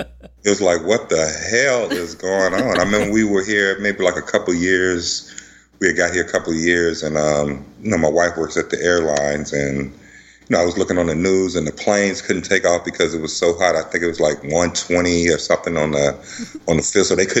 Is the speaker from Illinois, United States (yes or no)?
yes; Chicago, Illinois, United States; I was born in Chicago.